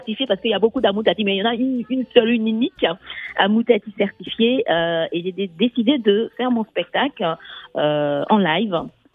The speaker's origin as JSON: {"language": "French", "country": "Côte d’Ivoire", "tie": "born or raised there", "lives_now": "France", "said": "Bon, moi, j'ai grandi en Côte d'Ivoire"}